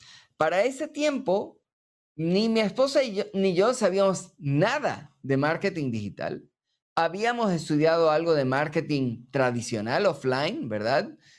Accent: Puerto Rico; moved away as an adult; also born or lived in United States; now in Mexico; yo tengo 49 años, soy puertorriqueño, nací en Estados Unidos, me crié en la isla de Puerto Rico, pero llevo 25 años en México

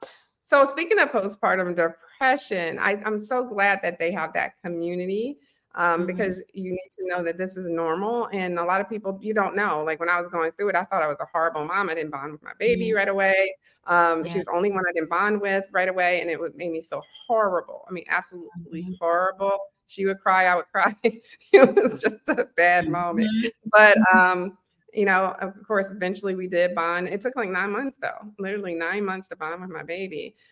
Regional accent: Philadelphia, Pennsylvania, United States; That's my hometown, Philly, too.

